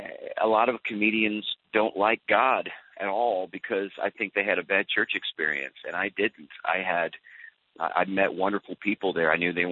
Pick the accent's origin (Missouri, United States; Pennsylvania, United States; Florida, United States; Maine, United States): Missouri, United States; St. Louis; I mean, I'm from St. Louis. I'm from, you know, the Ferguson, you know, around the Ferguson area.